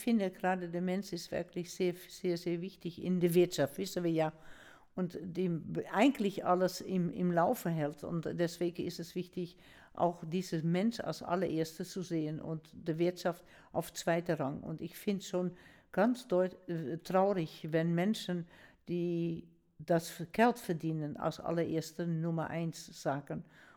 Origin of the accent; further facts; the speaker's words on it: Netherlands; German is a second language; now in Germany; dass ich als Niederländerin würde sagen